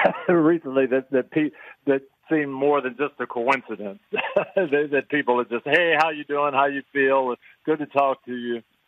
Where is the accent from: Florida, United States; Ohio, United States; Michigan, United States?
Michigan, United States; I want the Lions to be good. That's my home state, the team I grew up rooting for